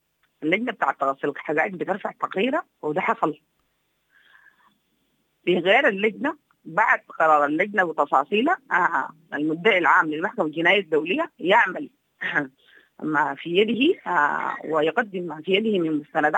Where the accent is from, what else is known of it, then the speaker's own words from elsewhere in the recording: Sudan; نحن كسودانيين